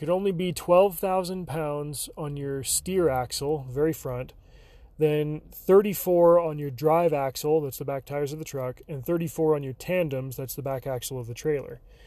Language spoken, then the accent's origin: English; Las Vegas, Nevada, United States; Where I grew up in the Las Vegas Valley, to the west of the valley, there's the Blue Diamond gypsum mine.